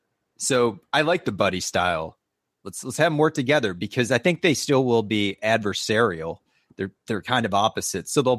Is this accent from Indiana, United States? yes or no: yes; Indiana, United States; Look, I'm from Indiana. I don't know how to pronounce things very well.